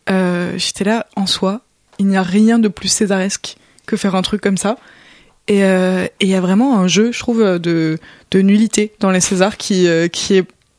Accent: France; quelque chose qui nous représente beaucoup en tant que Français

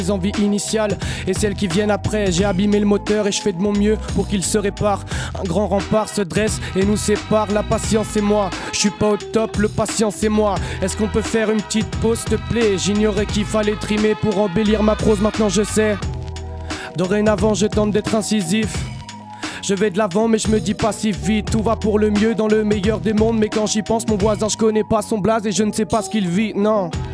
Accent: Île-de-France, France; Je viens du 91.

